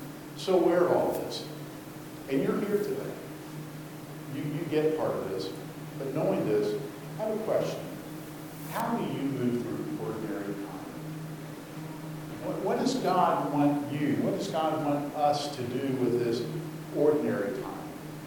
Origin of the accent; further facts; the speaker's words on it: Florida, United States; which I know in Wisconsin is about from the 10th of August to the 15th. Growing up in Florida is from June 1st to September 30th.